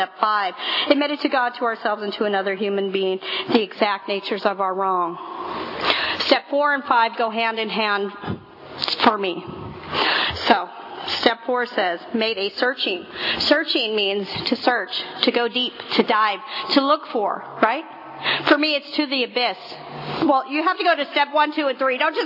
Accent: Hayward, California, United States; I don't know where you guys came from, but I came from Hayward, and when I was growing up, I was unliked, unloved, and unwanted.

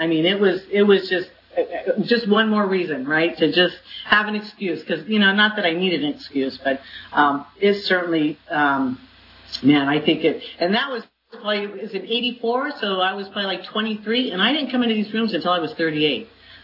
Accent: New York, United States; I moved from New York to San Diego, went to San Diego State, and I thought, oh God, it was like starting over. I didn't know anybody there, right? All my high school people are in New York

